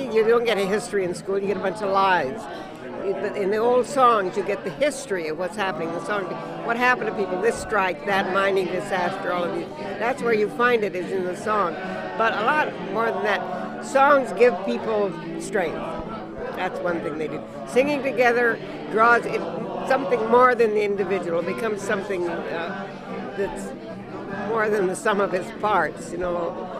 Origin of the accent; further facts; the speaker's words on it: San Francisco, California, United States; San Francisco.